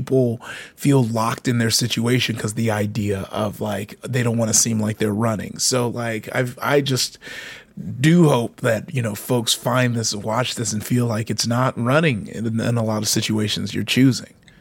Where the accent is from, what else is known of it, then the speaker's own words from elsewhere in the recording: Nigeria; But as a Nigerian with, you know, religious parents